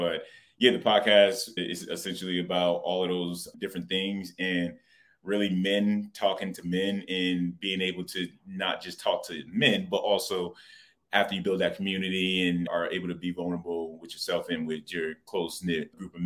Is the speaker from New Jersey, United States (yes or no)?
yes; New Jersey, United States; growing up in Pasadena, New Jersey, one, it's rough.